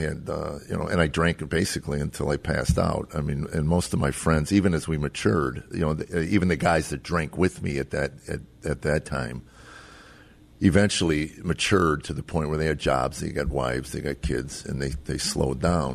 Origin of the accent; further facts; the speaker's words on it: Chicago, Illinois, United States; Well, South Side of Chicago.